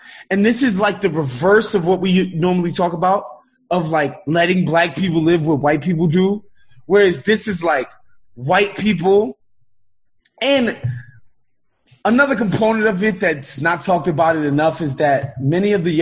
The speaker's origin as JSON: {"language": "English", "region": "New York", "country": "United States", "also_born_or_lived": "Brooklyn / Queens", "said": "Obviously my background is that I'm from New York, Brooklyn and Queens specifically. My parents are immigrants. They moved to New York in the 70s from Haiti. That's my background. It's New York. It's Haitian immigrant."}